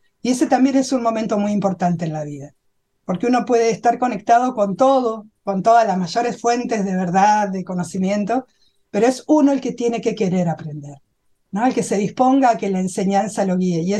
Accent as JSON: {"language": "Spanish", "country": "Argentina", "said": "yo soy argentina, no fui nunca a India"}